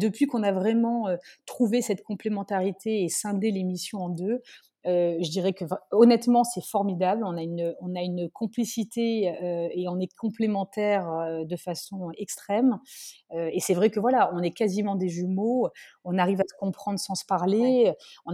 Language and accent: French; Nice, Provence-Alpes-Côte d'Azur, France; on a retour aux sources, c'est vrai qu'on est niçois